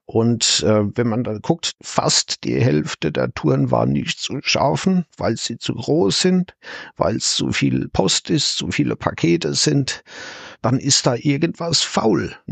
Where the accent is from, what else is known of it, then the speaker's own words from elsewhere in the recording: Kaiserslautern, Rhineland-Palatinate, Germany; now in Hannover, Germany; Ich komme aus der Pfalz, Rheinland-Pfalz, aus der Nähe von Ludwigshafen, gebürtig allerdings in Kaiserslautern, bin also Premium-Pfälzer, wohne aber jetzt tatsächlich in der Nähe von Hannover